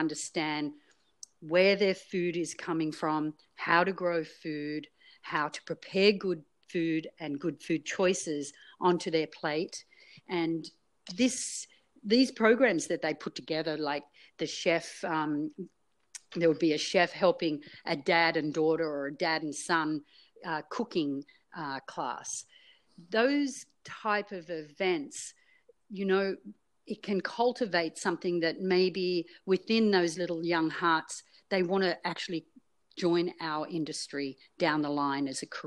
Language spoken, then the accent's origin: English; Australia; now in Canada; Well, I think I'll steer this one towards my Australian roots. Being an Aussie, I love the sound of the surf.